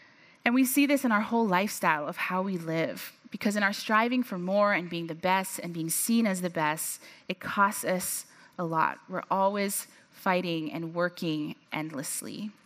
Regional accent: Hong Kong; I grew up in Hong Kong.

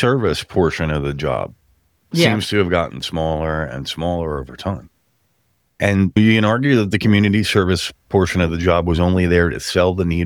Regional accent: New York, United States; I'm from New York. Kiss off.

